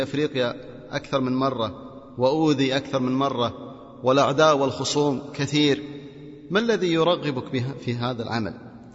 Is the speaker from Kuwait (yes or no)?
yes; Kuwait; عندنا في الكويت أسر تعيش في غرفة وصالة